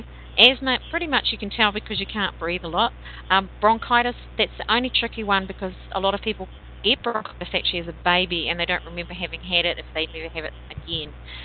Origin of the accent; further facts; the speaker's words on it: New Zealand; It's really good for protesting. I'm a New Zealander.